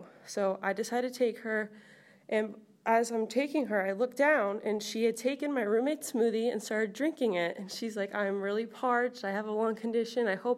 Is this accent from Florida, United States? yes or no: yes; Jacksonville, Florida, United States; also born or lived in Boca Raton; So I grew up in Jacksonville, Florida, and growing up in Jacksonville, Florida, there's like paper factories and paint factories, so you kind of learn not to drive with your windows down just because of the smell that could be in the air.